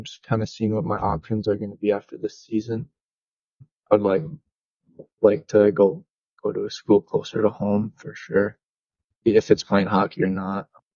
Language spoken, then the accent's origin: English; Ashland, Wisconsin, United States; I'm from Ashland, Wisconsin.